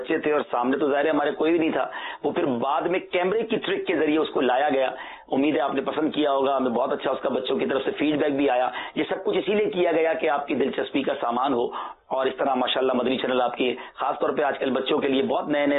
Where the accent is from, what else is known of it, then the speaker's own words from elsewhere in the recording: Karachi, Sindh, Pakistan; جب میں 13-14 سال کا تھا تو تھوڑا سا ہمارا علاقہ چینج ہوا, ہم کراچی کے علاقے کلفٹن میں شفٹ ہو گئے